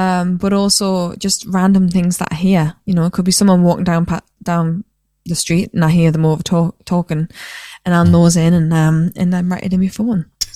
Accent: North East England, United Kingdom; I'm originally from County Durham in the northeast

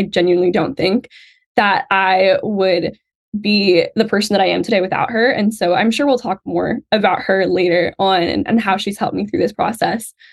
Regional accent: Waynesville, Missouri, United States; Yeah, so I'm from Waynesville, Missouri, which is sort of a neighboring adjoining town to Fort Leonard, Missouri.

